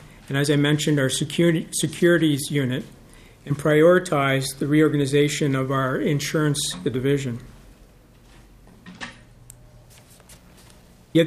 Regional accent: Minneapolis, Minnesota, United States; also born or lived in Chaska; so that kids like me growing up in Minneapolis or Chaska, where we moved out to, or even Moorhead, southern Minnesota, all the cities are able to inherit a better Minnesota.

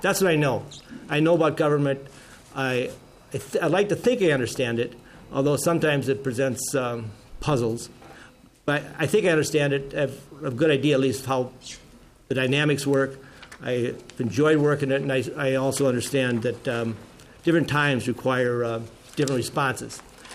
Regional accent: Osakis, Minnesota, United States; I grew up in Minnesota. I'm from Osages, a proud Silver Streak from Osages High School

